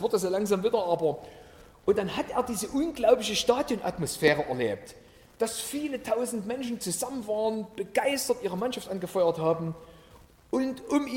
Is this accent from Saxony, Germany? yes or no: yes; Limbach-Oberfrohna, Saxony, Germany; Ich komme aus Limbach-Oberfrohna. Wird vielleicht nicht jedem was sagen, das liegt neben Chemnitz.